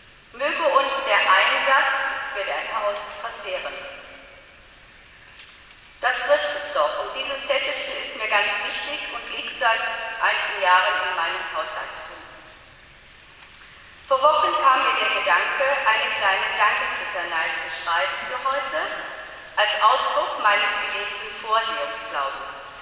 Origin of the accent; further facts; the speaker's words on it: Cologne, North Rhine-Westphalia, Germany; Wir als Kölner hatten das Diözesanideal